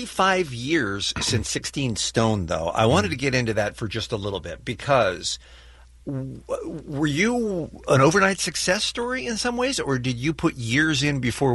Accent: London, United Kingdom; I'm from London, so I hadn't really heard of K Rock.

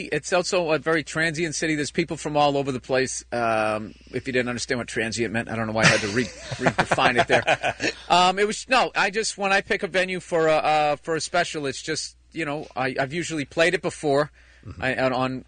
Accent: Boston, Massachusetts, United States; Like, I'm from the Boston area. To do a special in Boston, it would be like redundant.

